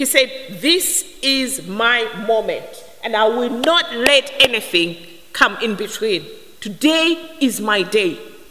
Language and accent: English; Malawi; I said to you, I come from Malawi.